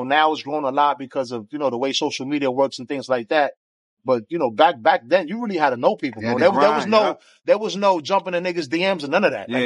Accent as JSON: {"language": "English", "town": "The Bronx", "region": "New York", "country": "United States", "said": "I'm from the Bronx."}